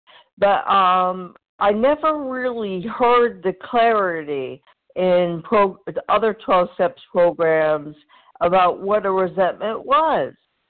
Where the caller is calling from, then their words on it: Maine, United States; The state of Maine.